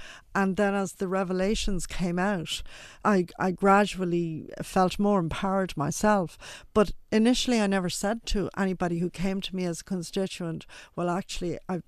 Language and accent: English; Dublin, Leinster, Ireland; where I grew up in Dublin